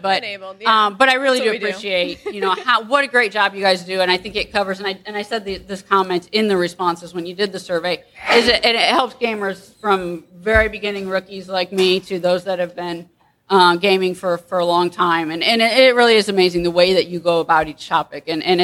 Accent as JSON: {"language": "English", "town": "Indianapolis", "region": "Indiana", "country": "United States", "said": "I am from Indianapolis, so welcome."}